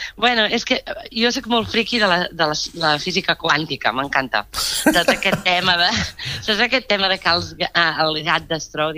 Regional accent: Banyoles, Catalonia, Spain; Però jo soc de Banyoles

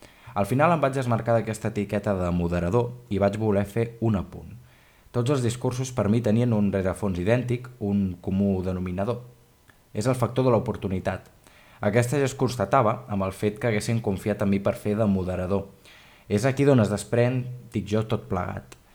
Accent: Calonge, Catalonia, Spain; al meu poble, Calonge i Sant Antoni, va tenir lloc la celebració dels 40 anys de l'Institut Puig Cargol, institut que em va veure créixer durant 6 anys

